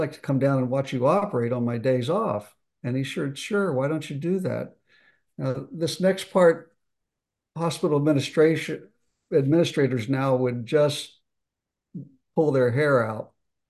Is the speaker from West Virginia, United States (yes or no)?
yes; West Virginia, United States; I was working in a small hospital near my hometown in West Virginia.